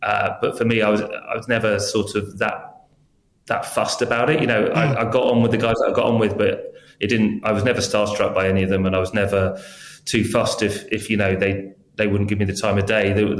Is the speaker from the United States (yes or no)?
no; England, United Kingdom; no, I'm very English.